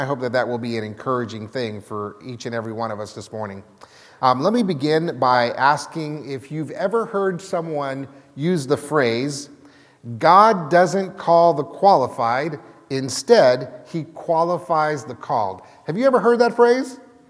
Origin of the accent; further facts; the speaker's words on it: California, United States; I was raised in Northern California in the Bay Area, and that's where I met my wife in 1996.